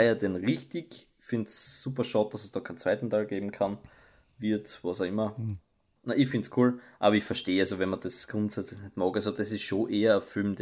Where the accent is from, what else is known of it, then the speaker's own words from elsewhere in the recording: Austria; Bei uns in Österreich, wie wir wissen, ist das alles kein Thema.